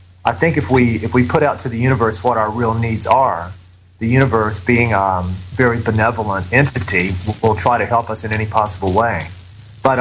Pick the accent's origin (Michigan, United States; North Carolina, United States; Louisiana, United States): North Carolina, United States; Like you said, I'm originally from North Carolina, grew up there.